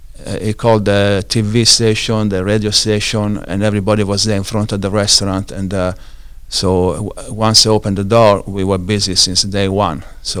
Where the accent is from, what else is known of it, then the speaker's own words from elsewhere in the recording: Rome, Lazio, Italy; moved away as an adult; now in United States; I'm from Rome.